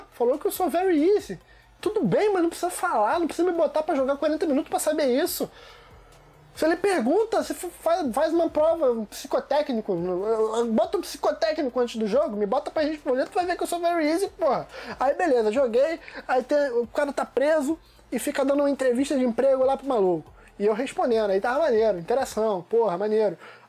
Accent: Rio de Janeiro, Brazil; Eu sou do Rio de Janeiro.

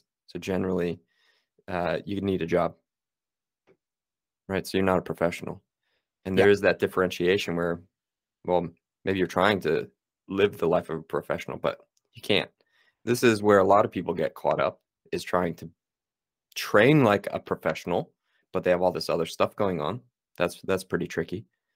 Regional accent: United States; as an American, I can say this because I used to do this.

